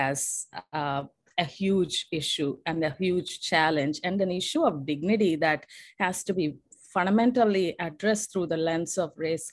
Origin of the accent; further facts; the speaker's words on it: Guntur, Andhra Pradesh, India; moved away as an adult; I just felt a very strong urge in my body and spirit to just leave Guntur, my hometown.